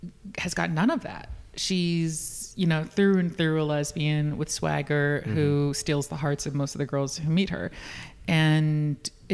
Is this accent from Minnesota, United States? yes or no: no; New York, United States; And I'm born and raised in New York.